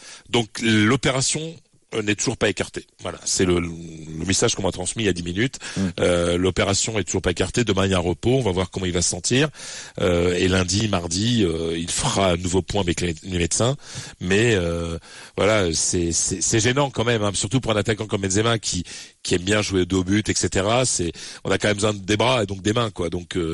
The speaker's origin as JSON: {"language": "French", "country": "France", "said": "quand on est français et qu'on a nos âges, la quarantaine bien frappée"}